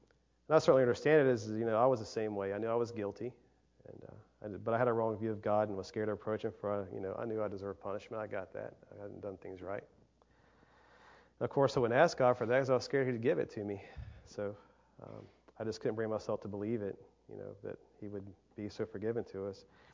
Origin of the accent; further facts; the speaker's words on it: North Carolina, United States; And I'm from North Carolina, so I'm tied to this place. I said, this is my home.